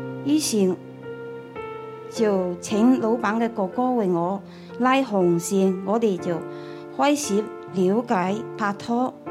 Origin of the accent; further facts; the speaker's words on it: Wuyishan, Fujian, China; moved away as an adult; 我出生在这个福建的武夷山，风景美丽的地方。我19岁离开了家乡，去到福建的厦门实施工作。